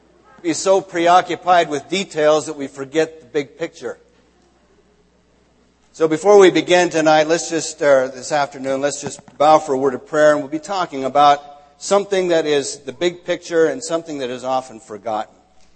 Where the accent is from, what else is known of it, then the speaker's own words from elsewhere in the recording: Montana, United States; now in New Jersey, United States; Right now I'm living in New Jersey. People that I meet there ask where I'm from or if I'm from New Jersey. I say, no, I'm from Montana.